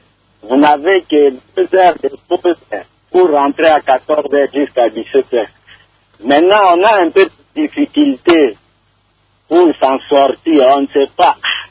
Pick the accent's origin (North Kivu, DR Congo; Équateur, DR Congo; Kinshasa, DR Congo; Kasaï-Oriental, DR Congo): Équateur, DR Congo; Mbandaka; Alors malheureusement, chez nous, en Mbandaka, il n'y a pas de bibliothèque qui fonctionne la nuit.